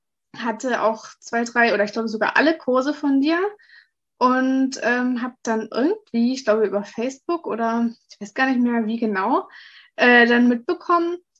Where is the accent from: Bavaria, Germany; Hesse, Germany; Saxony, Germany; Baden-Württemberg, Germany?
Saxony, Germany; ich bin 28 Jahre alt. Ich komme ursprünglich aus der Oberlausitz, das ist in Sachsen, und wohne jetzt aber in Bayern.